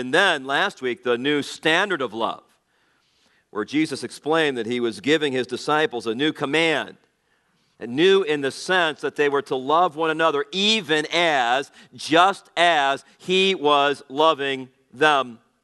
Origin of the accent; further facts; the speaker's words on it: Gary, Indiana, United States; Now, understand, I'm from Gary.